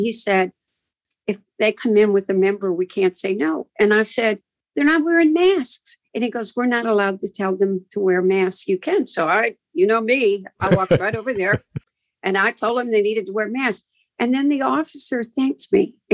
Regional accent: Michigan, United States; I'm a woman from Michigan.

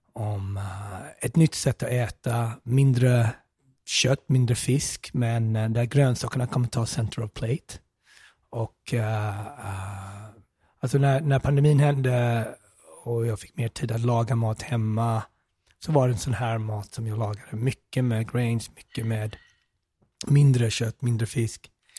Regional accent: Smögen, Västra Götaland County, Sweden; Smögen, havet där jag kommer ifrån, där jag växte upp på somrarna

